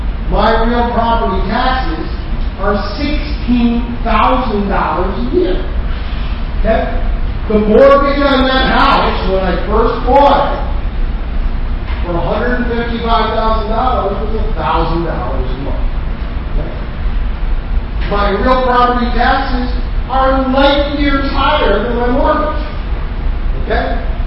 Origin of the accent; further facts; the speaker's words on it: Schenectady, New York, United States; My hometown of Schenectady, 17th highest real property taxes in the United States of America.